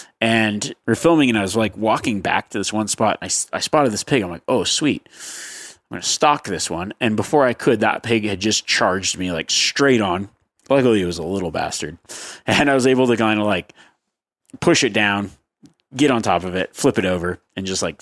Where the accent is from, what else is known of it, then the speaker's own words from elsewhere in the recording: Northeast, United States; now in Florida, United States; I grew up in the Northeast and after college moved to Florida.